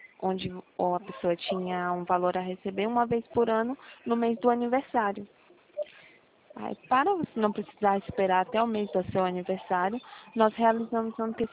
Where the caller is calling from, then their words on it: São Paulo, Brazil; Eu falo de São Paulo.